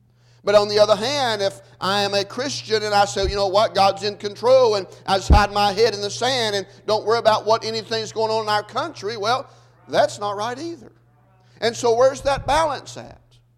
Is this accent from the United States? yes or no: yes; United States; born there; I was born in May the 9th, 1977, and I became an American.